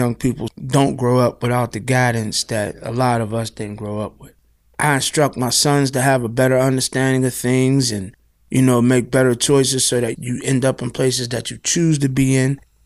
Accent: East Liberty, Pennsylvania, United States; I grew up in Omega Park, which is in East Liberty.

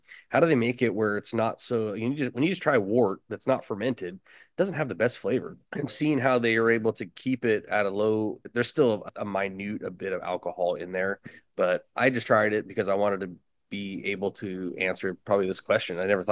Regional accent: Oakhurst, California, United States; we grew up in Oakhurst and we went to high school and there was a place called Danny's

